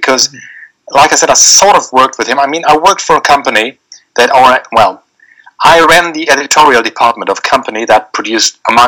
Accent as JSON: {"language": "English", "town": "Dortmund", "region": "North Rhine-Westphalia", "country": "Germany", "said": "I come from Dortmund."}